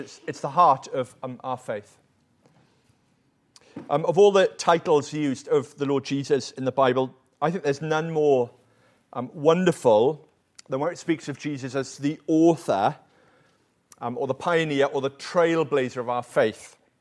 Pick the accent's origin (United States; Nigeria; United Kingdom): United Kingdom; Wales; There's a lovely hymn that I grew up on in Wales.